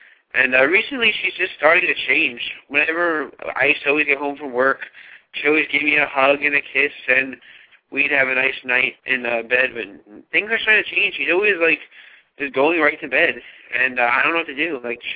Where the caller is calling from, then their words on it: New Jersey, United States; I'm calling from Northern New Jersey.